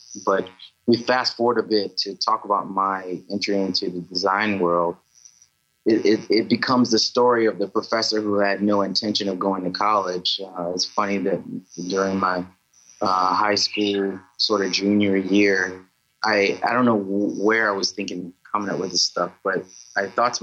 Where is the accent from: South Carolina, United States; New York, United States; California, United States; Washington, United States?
South Carolina, United States; I'm from South Carolina originally.